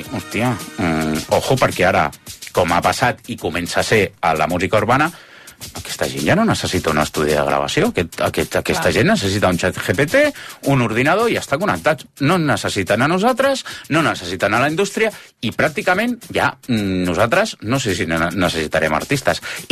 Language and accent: Catalan; Catalonia, Spain